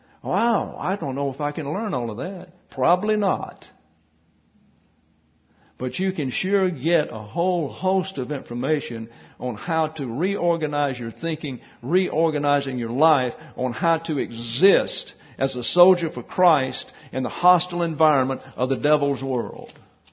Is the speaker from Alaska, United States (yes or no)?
yes; Alaska, United States; I'm from Alaska, and you can't scare me because I'm frozen to death all of my life.